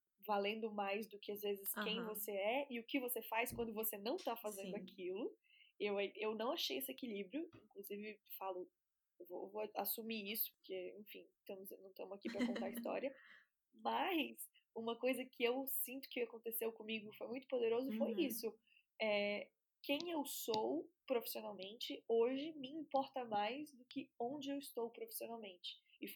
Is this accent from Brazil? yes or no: yes; Florianópolis, Santa Catarina, Brazil; eu comecei a trabalhar com branding em Florianópolis, que é de onde eu venho